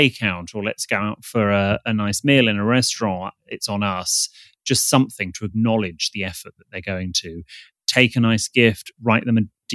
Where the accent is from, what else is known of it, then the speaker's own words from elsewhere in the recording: England, United Kingdom; we're British, we don't talk in elevators, or lifts as we call them over here.